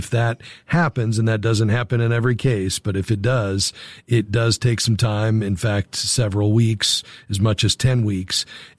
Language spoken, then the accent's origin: English; Fort Lauderdale, Florida, United States; Well, let's head to Fort Lauderdale, Florida, my hometown.